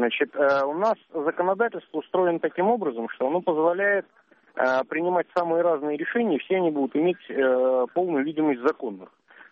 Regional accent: Samara, Samara Oblast, Russia; я из Самары.

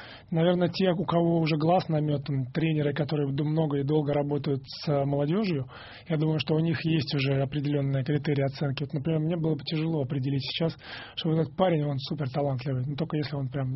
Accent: Saint Petersburg, Russia; also born or lived in Izhevsk; Поэтому мы, в принципе, родной город все-таки Санкт-Петербург.

